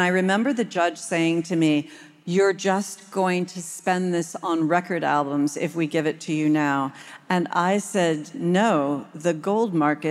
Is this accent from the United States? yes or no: yes; United States; a lot of heat about being an American, and especially about being an American in Nashville, Tennessee